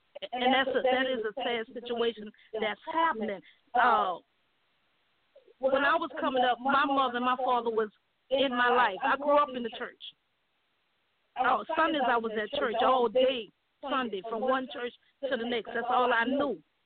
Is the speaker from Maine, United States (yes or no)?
no; New Orleans, Louisiana, United States; And I had to learn that as a young girl growing up in New Orleans. I was out in the streets.